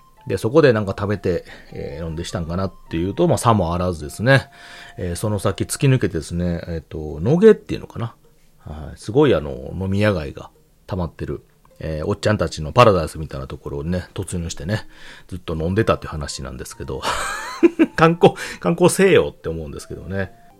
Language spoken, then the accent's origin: Japanese; Hyogo, Japan; 私兵庫の人間なので、神戸に作りが似てるなと。